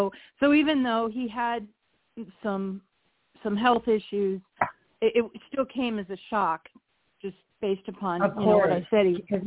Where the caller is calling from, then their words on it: Nebraska, United States; I'm calling from Nebraska.